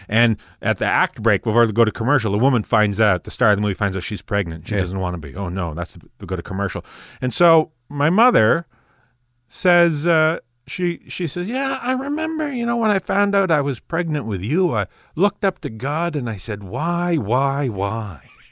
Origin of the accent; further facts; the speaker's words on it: Saskatchewan, Canada; I grew up in the, it's called Northern Saskatchewan